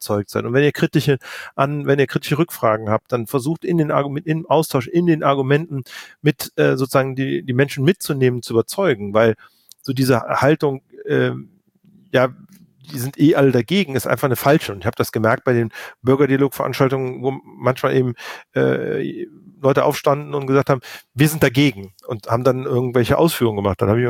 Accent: Cologne, North Rhine-Westphalia, Germany; Ich bin selber Kölner

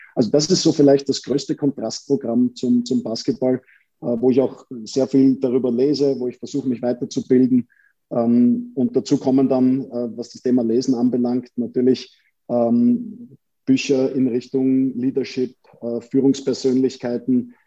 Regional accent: Vienna, Austria; Wir Wiener empfinden das ja nicht als Wiener Schmäh, sondern für uns ist das einfach, wir sind halt so, wie wir sind.

